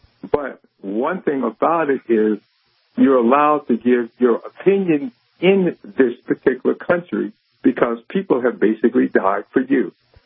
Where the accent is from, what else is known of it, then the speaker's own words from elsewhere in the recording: United States; I do know that as an American, I have much more freedom in this country than I would have in any other country.